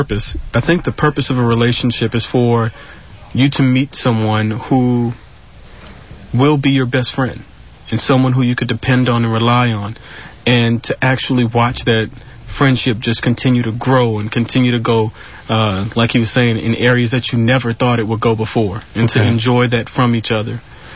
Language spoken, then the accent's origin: English; New Orleans, Louisiana, United States; But one thing I'll say is we're originally from New Orleans, and due to Hurricane Katrina and things like that, it has made us so unbelievably stronger.